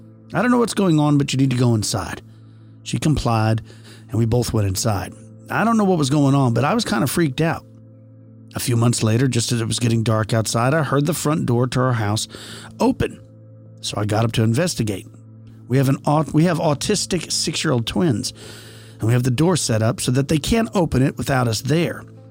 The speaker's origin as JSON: {"language": "English", "region": "Oregon", "country": "United States", "tie": "born or raised there", "lives_now": "Las Vegas, United States", "said": "Me growing up in Oregon, I love the rain. And for the past 10 years, we lived in Vegas"}